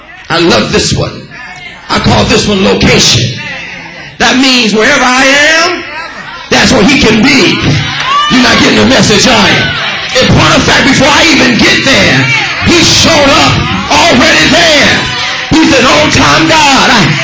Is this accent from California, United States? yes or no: yes; California, United States; I'm from California. I'm looking at Norwood and Tanya, who now take up residence in California.